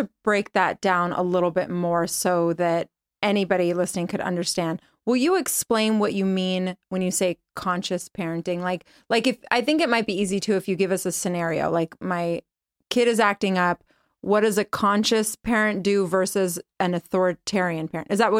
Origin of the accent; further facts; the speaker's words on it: Berkeley, California, United States; I'm a California native. So I grew up in the Bay Area. I was technically born in Oakland, but my mom was going to grad school at Berkeley.